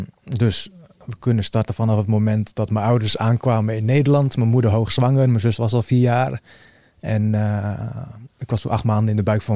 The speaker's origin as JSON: {"language": "Dutch", "country": "Bosnia & Herzegovina", "said": "Ik was 6, 7 jaar. Ik zei, het is Joegoslavië. Ik kom uit Bosnië, joh."}